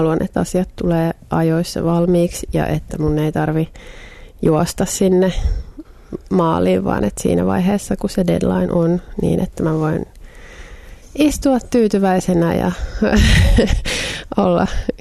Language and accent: Finnish; Mäntsälä, Uusimaa, Finland; Mä oon maalta. Mä oon syntynyt Porvoossa ja kasvanut sitten Mäntsälässä. Elänyt Mäntsälässä koko lapsuuteni ja nuoruuteni aika suht landella, mutta ei nyt missään maatilalla kuitenkaan.